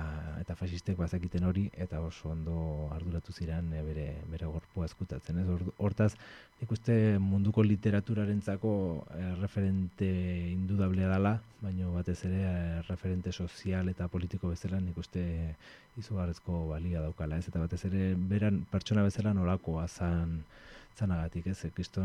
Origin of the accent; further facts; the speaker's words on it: Zumarraga, Basque Country, Spain; also born or lived in Urretxu; Urretxu jaioa eta sei urtetatik Zumarran bizia